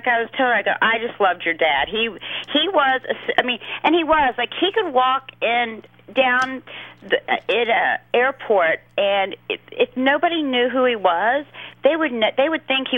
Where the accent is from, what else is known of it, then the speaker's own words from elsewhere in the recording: the South, United States; accent: southern; My southern accent was really bad.